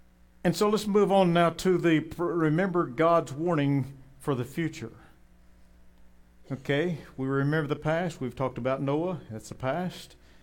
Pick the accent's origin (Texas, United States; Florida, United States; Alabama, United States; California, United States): Texas, United States; Waco; born there; right there, Waco, Texas. I am a Texan. I am an American.